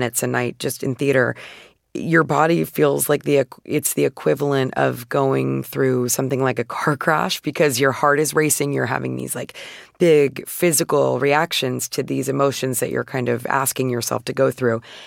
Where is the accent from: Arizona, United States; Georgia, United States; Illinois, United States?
Arizona, United States; Phoenix; I'm from Phoenix, Arizona, and I was born in 1988, so the majority of my childhood took place in the 90s